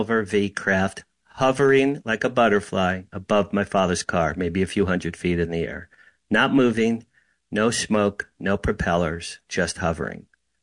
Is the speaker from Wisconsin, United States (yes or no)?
no; West Deal, New Jersey, United States; Okay, so I grew up just outside Asbury Park, New Jersey.